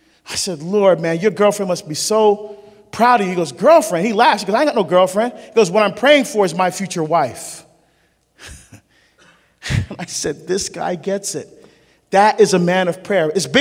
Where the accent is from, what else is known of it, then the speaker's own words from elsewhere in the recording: Barbados; born there; I was born in Barbados in the West Indies. My father was a professional singer, professional entertainer. In fact, other than the Barbados national anthem, my father has the most popular song in the history of our country.